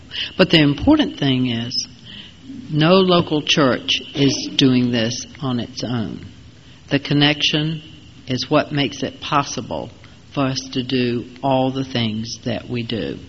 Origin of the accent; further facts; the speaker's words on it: Virginia, United States; I was brought up in the Tidewater area.